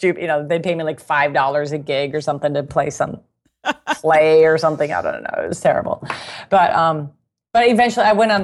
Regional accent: Lakeville, United States; And I was like, I'm from Lakeville.

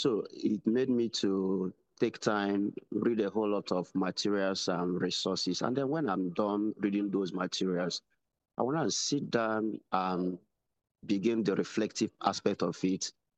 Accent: Eastern Nigeria, Nigeria; Oh, I'm from Eastern Nigeria, the Igbo tribe. Eastern Nigeria.

